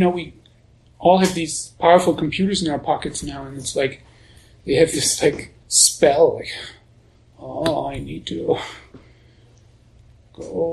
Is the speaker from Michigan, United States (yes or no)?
no; Colorado, United States; You live in Texas. I come from Colorado. It's like air is dry and it's not so hot.